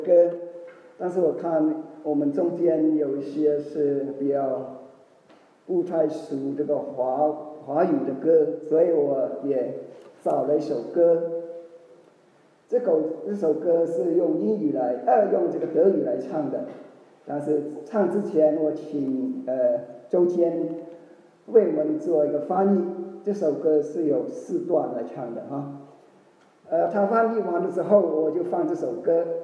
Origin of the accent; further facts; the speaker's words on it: Cambodia; Chinese is a second language; 我是柬埔寨的华人，所以普通话说的不是很流利啊